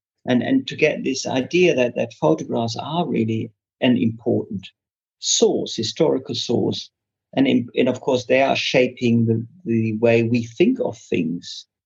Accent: Bielefeld, North Rhine-Westphalia, Germany; English is a second language; there's like more or less a deportation from my hometown, Bielefeld.

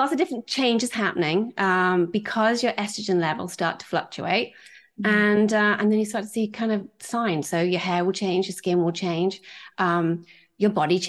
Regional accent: Aberdeen, Scotland, United Kingdom; also born or lived in various places; kind of grew up all over the place, but my dad worked for Shell. So I was kind of like an army brat, you know, I went around. But so for me, home was Aberdeen, Scotland, although I was never born there. So, that's what I call home.

